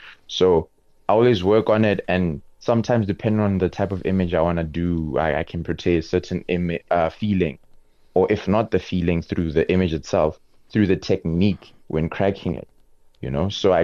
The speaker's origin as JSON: {"language": "English", "town": "Polokwane", "region": "Limpopo", "country": "South Africa", "said": "We don't have art school in where I'm from. I'm from Polokwane and we're really quite limited in that type of resources, you know?"}